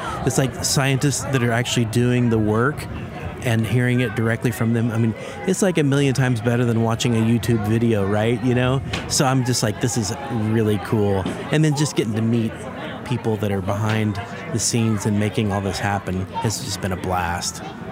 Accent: Kirkland, Washington, United States; I'm from Kirkland, Washington, right across the lake from Seattle.

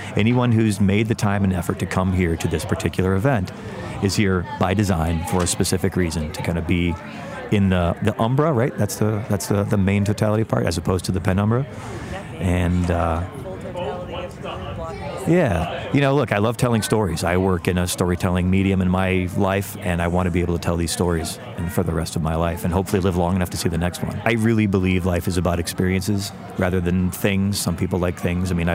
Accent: Huntsville, Alabama, United States; born there; now in Glendale, United States; I am currently living in Glendale, California. I was born in Huntsville, Alabama, where the Redstone Arsenal is and where the Marshall Space Flight Center.

